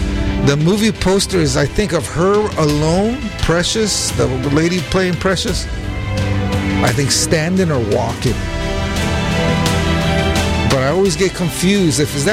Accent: Sunnyvale, California, United States; born there; My English is bad. You know, and I have a heavy accent. I was born in Sunnyvale, California, guys.

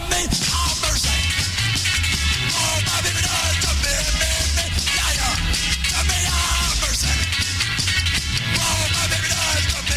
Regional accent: San Mateo, California, United States; Go back to a band I grew up with in San Mateo.

